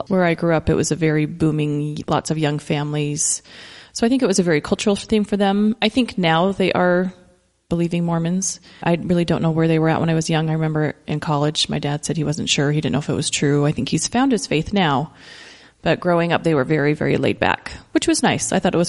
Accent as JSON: {"language": "English", "region": "Utah", "country": "United States", "tie": "born or raised there", "said": "I was born and raised in the church. I grew up in Salt Lake County."}